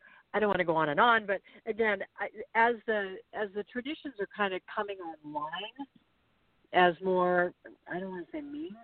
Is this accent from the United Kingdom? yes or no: no; Honolulu, Hawaii, United States; Starting with singing to the sea urchins, you know, in Honolulu, and growing up in Hawaii, seeing Pele.